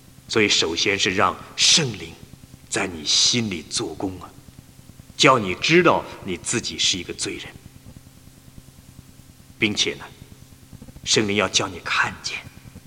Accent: China; 这也是我们中国人所说的“获罪于天呢，无所导也”。

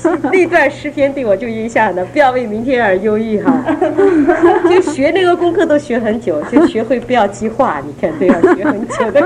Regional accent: China; 有时候我也生气，我是大陆人，我也生气。

